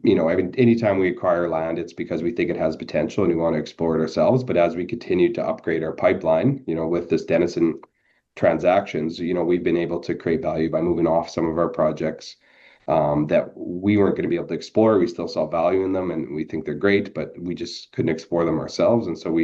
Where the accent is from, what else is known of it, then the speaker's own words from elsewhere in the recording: Saskatchewan, Canada; And I grew up in Saskatchewan, the region where it's located.